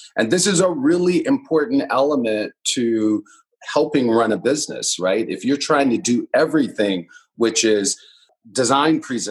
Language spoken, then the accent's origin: English; Los Angeles, California, United States; part of how I grew up in Los Angeles, I kind of grew up thinking I was a nobody